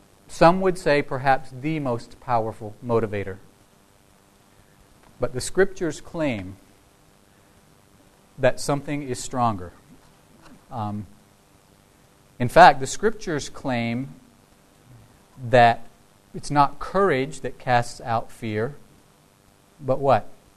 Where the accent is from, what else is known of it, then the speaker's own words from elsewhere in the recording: Salisbury, North Carolina, United States; she's talking about going to my hometown of Salisbury, North Carolina.